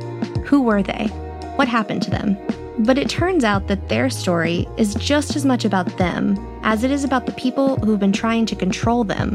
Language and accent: English; Houston, Texas, United States; I was born and raised in Houston. I went to Texas public schools and graduated from the University of Texas.